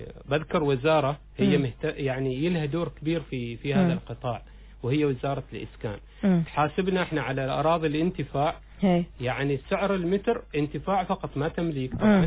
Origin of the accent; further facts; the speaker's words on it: Oman; احنا عمانيين